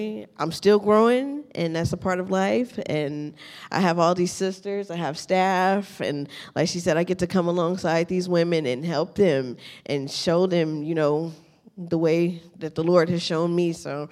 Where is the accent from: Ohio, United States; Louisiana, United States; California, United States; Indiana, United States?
California, United States; Bakersfield; I'm 39 years old, and I'm from Bakersfield.